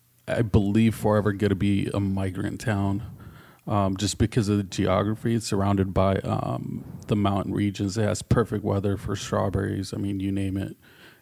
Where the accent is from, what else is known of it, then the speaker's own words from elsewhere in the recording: Oxnard, California, United States; born there; I was born in Oxnard, California. Most of my family's there.